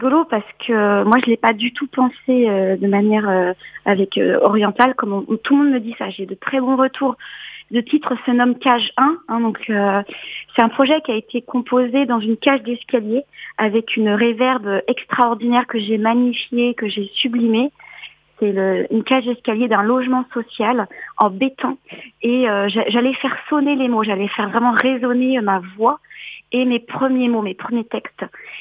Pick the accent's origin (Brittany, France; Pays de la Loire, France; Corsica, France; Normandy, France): Pays de la Loire, France; Challans; parce que je suis vendéenne, je suis de Chaland, donc voilà, l'île Dieu pour moi c'est très important